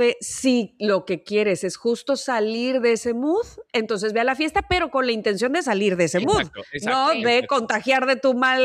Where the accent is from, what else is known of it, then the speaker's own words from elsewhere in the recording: Monterrey, Nuevo León, Mexico; O sea, yo vengo de Monterrey